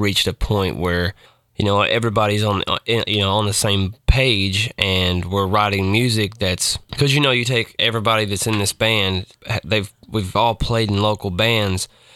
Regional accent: Bowling Green, Kentucky, United States; I play in a band called … I'm from Bowling Green, Kentucky.

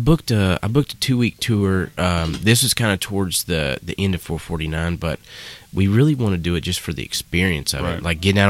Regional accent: Nashville, Tennessee, United States; Well, I actually grew up on the, speaking of rivers, I grew up on the Cumberland River.

